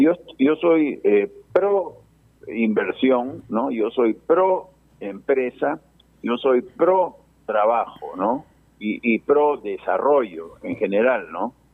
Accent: Peru; como peruano, puedo decir es que aquí nadie está ganando, ¿no?

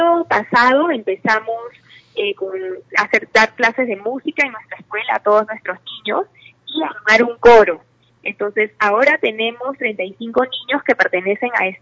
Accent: Lima, Peru; now in Cusco, Peru; Yo soy de Lima, pero estoy viviendo aquí

